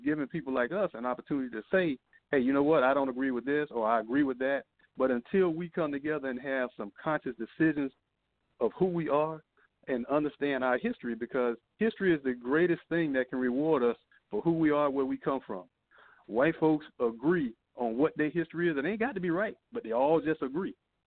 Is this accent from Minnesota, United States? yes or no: no; Tallahassee, Florida, United States; I grew up in Tallahassee